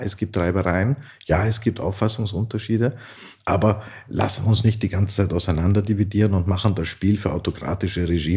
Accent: Austria; Und wir als Österreicher werden auf jeden Fall unseren Beitrag leisten.

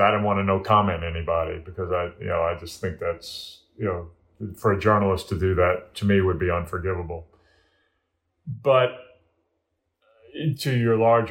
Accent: the South, United States; you know, we are of the same generation, and I grew up in the South.

